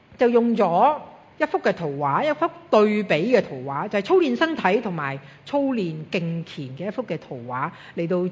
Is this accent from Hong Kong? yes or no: yes; Hong Kong; 我哋香港人都好留意嚇、我哋要咧食得健康嚇